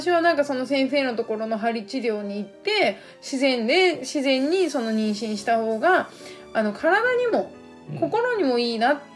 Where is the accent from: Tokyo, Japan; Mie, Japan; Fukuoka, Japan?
Fukuoka, Japan; 私故郷が福岡だから私の地元でねやることにすごいあの賛同してくれて